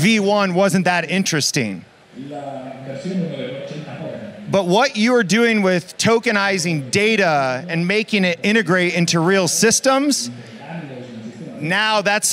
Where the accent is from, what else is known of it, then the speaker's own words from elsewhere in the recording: Indiana, United States; So I grew up in Indiana, middle America. And it was always my dream to move out west where the future is built.